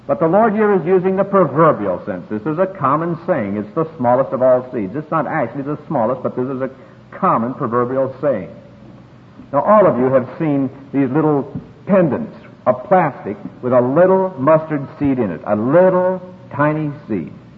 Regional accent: Princeburg, Minnesota, United States; born there; I was born in Princeburg, Minnesota.

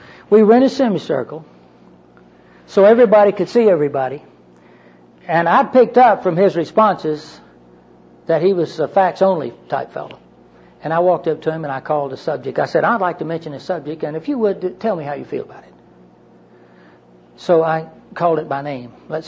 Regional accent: Maine, United States; Even if I'd have told you I'm from Maine, would you have believed that?

